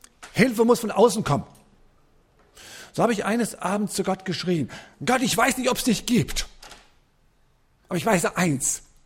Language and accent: German; Frankfurt, Hesse, Germany; ich bin in einer christlichen Familie aufgewachsen in Frankfurt, in der Großstadt, Ende der 60er Jahre. Dann könnt ihr etwa ahnen, wie alt ich bin. Ich bin so einer von den Alt-68ern.